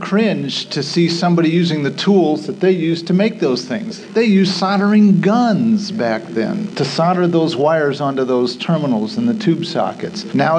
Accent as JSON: {"language": "English", "town": "Omaha", "region": "Nebraska", "country": "United States", "tie": "born or raised there", "said": "across the river from my hometown of Omaha"}